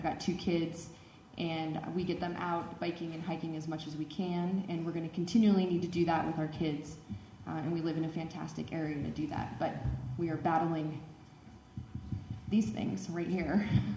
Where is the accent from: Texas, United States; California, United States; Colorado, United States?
Colorado, United States; it's interesting being right here because I was born in 1977. And I was raised in the Crystal River Valley.